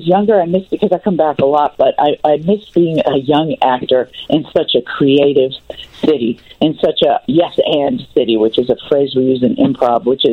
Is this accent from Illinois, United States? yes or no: yes; Chicago, Illinois, United States; where are you from? And I say Chicago, and they say, that's what it is.